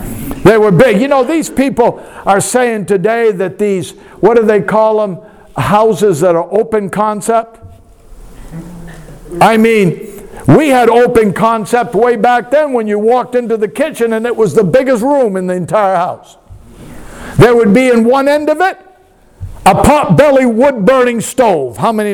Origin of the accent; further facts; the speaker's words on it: Maine, United States; born there; I was born in Maine. I'm from the Northeast.